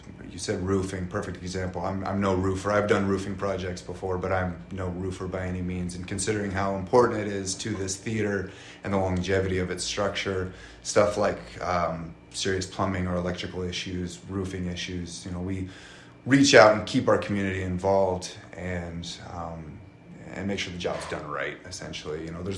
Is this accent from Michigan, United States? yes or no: no; Missoula, Montana, United States; I'm originally from Missoula, just outside of Missoula, actually. Moved around a lot growing up. I ended up coming full circle back to Missoula for college